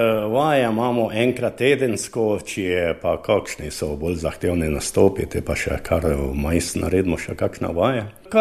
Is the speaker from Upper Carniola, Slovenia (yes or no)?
no; Poljčane, Drava, Slovenia; jaz sem iz Poljčan